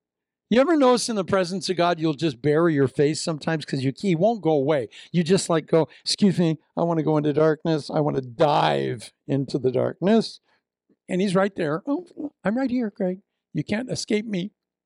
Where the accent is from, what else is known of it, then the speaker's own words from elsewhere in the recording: Iowa, United States; I was raised in Iowa. I hope that doesn't offend you. Eh? My parents are from Canada, eh?